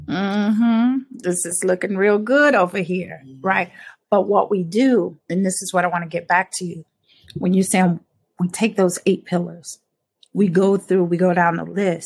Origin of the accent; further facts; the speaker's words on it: North Carolina, United States; But I grew up in North Carolina. I am a country city girl, right?